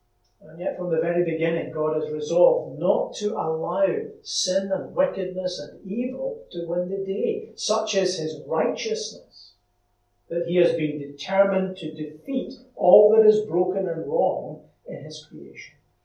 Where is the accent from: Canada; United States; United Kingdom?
United Kingdom; Lesmahagow, Scotland; There's an old path not far from where I grew up in Lismahago that runs over the moor to Muirkirk in Ayrshire.